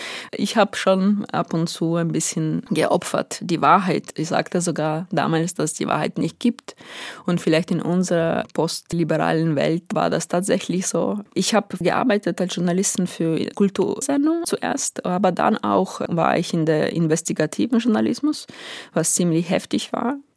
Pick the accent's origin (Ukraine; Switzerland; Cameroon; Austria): Ukraine; German is a second language; moved away as an adult; now in Germany; vielleicht gehe ich doch in die Ukraine zurück.